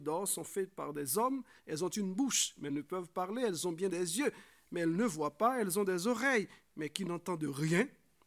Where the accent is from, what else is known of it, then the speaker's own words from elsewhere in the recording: Haiti; mes collègues m'ont appelé … parce que je suis haïtien.